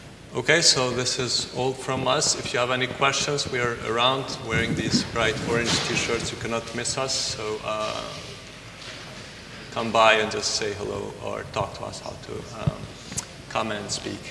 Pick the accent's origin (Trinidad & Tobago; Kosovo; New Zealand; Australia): Kosovo; I come from Kosovo